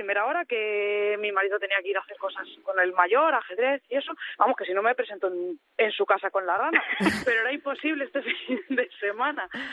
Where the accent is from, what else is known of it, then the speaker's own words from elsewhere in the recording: Azuqueca de Henares, Castilla-La Mancha, Spain; Yo soy de Azuqueca, de Guadalajara.